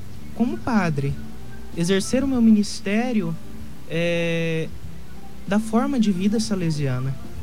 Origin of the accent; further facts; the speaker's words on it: Carapó, Mato Grosso do Sul, Brazil; tenho 20 anos, sou natural aqui de Carapó, cidade vizinha de Dourados.